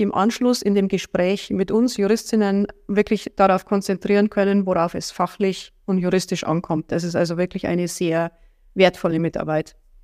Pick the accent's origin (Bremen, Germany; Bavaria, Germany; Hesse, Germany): Bavaria, Germany; born there; ich bin gebürtige Oberbayerin, für den Fall, dass der eine oder andere, der hier der Geschäftsstelle anruft, irgendwie einen fränkischen Dialekt erwarten würde. Den kann ich nicht bieten.